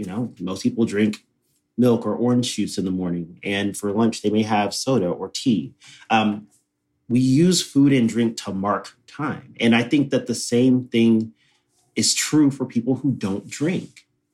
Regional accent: Texas, United States; I, born and raised in Texas, eat a ton of meat

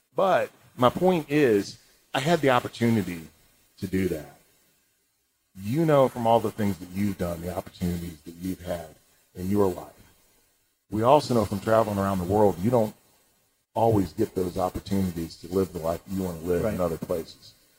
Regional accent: St. Louis, Missouri, United States; I grew up in St. Louis, outside St. Louis. And I watched the baseball Cardinals.

